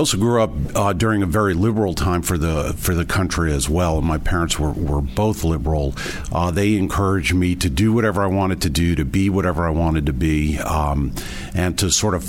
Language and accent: English; Springfield, New Jersey, United States; Springfield, New Jersey.